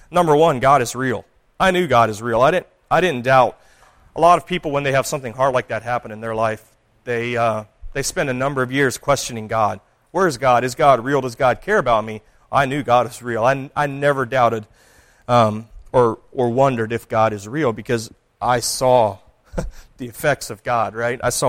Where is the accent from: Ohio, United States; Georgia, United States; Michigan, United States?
Ohio, United States; Plain City; So I grew up in Ohio. I was born in Plain City, Ohio.